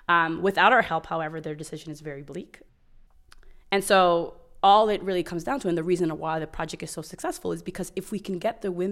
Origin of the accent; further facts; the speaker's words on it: Bronx, New York, United States; I'm from the Bronx and I'm currently in law school.